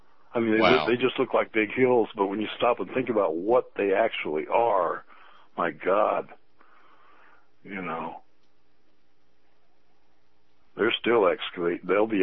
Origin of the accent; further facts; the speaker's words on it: Illinois, United States; Well, I tell you, I came from Illinois, and the Mississippi and Indian culture in southern Illinois, a forked cottonwood tree was a sacred tree.